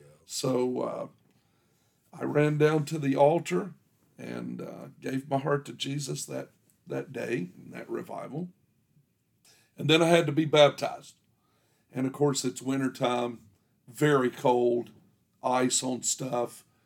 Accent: Asheville, North Carolina, United States; also born or lived in Durham / Hendersonville; Well, I was born in Durham, North Carolina, raised in Asheville, North Carolina, and Hendersonville. They're about 25 miles apart.

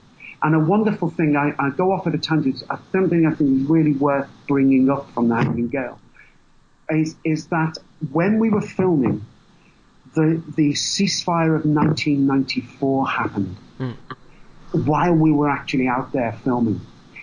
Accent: England, United Kingdom; We as four English boys with Irish blood, incredibly naive.

